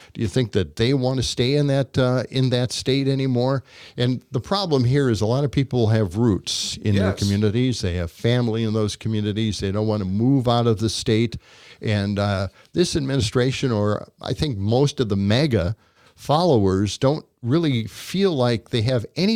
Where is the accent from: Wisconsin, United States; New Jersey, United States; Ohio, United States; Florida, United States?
Wisconsin, United States; Like I'm from Wisconsin. My family is from Wisconsin. I want to stay here. I don't want to leave.